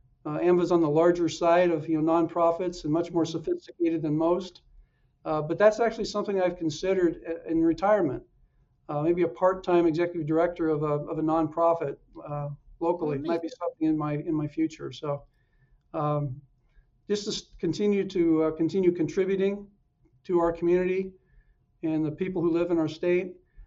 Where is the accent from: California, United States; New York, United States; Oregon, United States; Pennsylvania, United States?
Oregon, United States; Born and bred in Oregon.